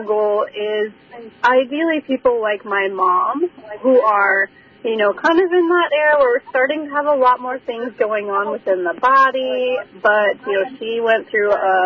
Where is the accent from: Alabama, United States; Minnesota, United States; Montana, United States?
Montana, United States; moved away as an adult; now in Alaska, United States; moved up here in 2017, so my husband is military, so that's what brought us to Alaska, but we were both born and raised in Montana, so we love being outside.